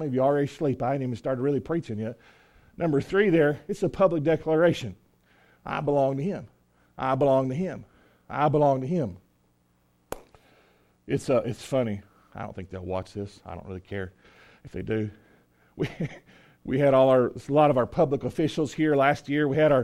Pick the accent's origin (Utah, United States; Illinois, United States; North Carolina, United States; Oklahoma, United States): North Carolina, United States; I'm just from Eastern North Carolina. I'm not smart as East Tennessee people.